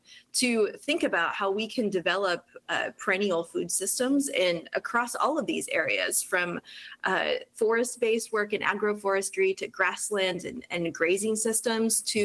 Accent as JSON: {"language": "English", "region": "Kansas", "country": "United States", "tie": "born or raised there", "said": "Well, I grew up here in Kansas, where I'm calling in from today, and my parents farm wheat, they raise cattle."}